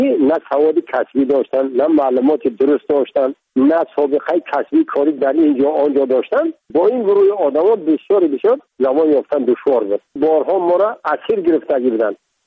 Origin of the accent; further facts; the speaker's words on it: Tajikistan; من تاجیک هستم، تو هم تاجیک هستی، زبان منم تاجیک هست،